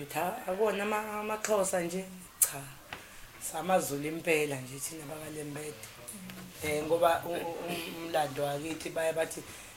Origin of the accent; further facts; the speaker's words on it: Umbumbulu, KwaZulu-Natal, South Africa; Oh, I was born and brought up in Tumbumbulu. At present, I'm at Folweni, but Folweni is a part of Tumbumbulu.